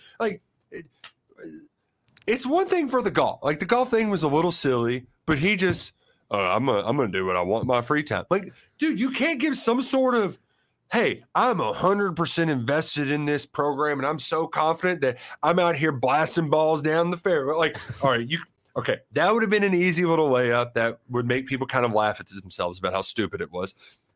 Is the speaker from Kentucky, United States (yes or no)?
yes; Louisville, Kentucky, United States; I grew up in Louisville, Kentucky. It's we love our basketball around here.